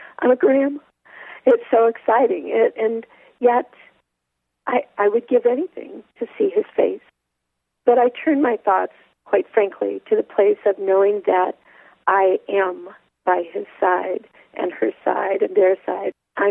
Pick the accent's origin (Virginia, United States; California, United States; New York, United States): California, United States; I grew up in California, and I needed to be near family.